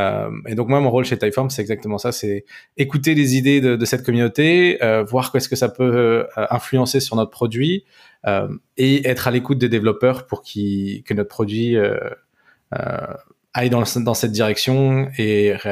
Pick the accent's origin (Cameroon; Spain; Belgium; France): Spain; Barcelona, Catalonia; notre originalité, c'est de dire qu'on est de Barcelone